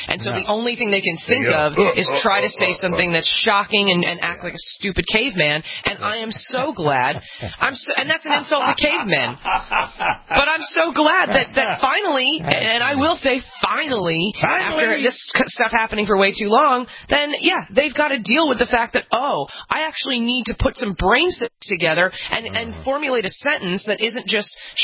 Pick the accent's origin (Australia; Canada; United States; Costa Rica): United States; New York; This is one of these things, like, as a New Yorker, we've just been hearing about this building forever.